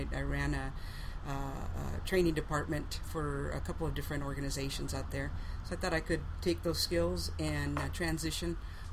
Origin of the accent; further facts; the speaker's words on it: Pomona, California, United States; moved away as an adult; now in Long Beach, United States; But I was born and raised in Pomona, which is about 40 miles from here, and went to school there and spent probably the first 18 years there in Pomona, and then moved around from there.